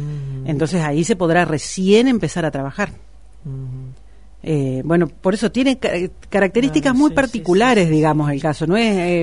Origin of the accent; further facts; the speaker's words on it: Crespo, Entre Ríos, Argentina; porque somos de Crespo